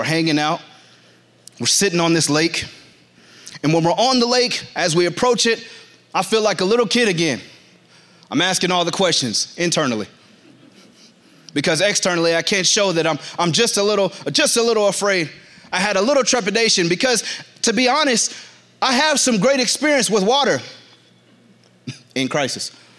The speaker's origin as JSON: {"language": "English", "town": "Reno", "region": "Nevada", "country": "United States", "also_born_or_lived": "Denver, Colorado", "said": "We're from Reno, Nevada. Small, small place by way of Denver, Colorado for the last 12, 13 years."}